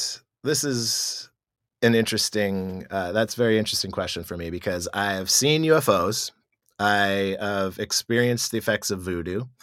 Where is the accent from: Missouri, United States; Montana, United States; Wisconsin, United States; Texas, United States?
Montana, United States; I am from Montana, and it's Ghost Town Central.